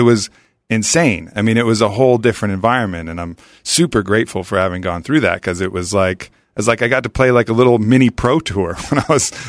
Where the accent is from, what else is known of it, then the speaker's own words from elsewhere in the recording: Camarillo, California, United States; I grew up out here, Southern California, out in the valley.